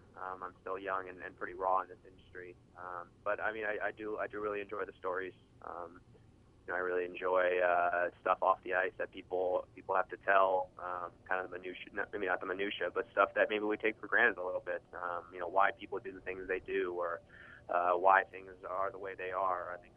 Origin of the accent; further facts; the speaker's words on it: Falls Church, Virginia, United States; covering sports when I was about 15 or 16 for a local newspaper called Falls Church News Press in my hometown in Northern Virginia.